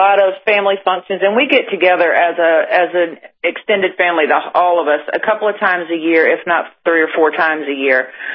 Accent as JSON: {"language": "English", "town": "Wilmington", "region": "North Carolina", "country": "United States", "tie": "born or raised there", "said": "I grew up in North Carolina, in Wilmington, North Carolina, pretty small town back then."}